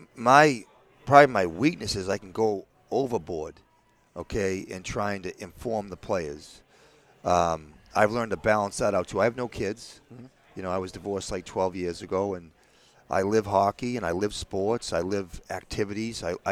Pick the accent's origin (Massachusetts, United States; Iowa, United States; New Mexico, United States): Massachusetts, United States; Boston; New York versus me being an Irish Catholic in Boston, right? Different world.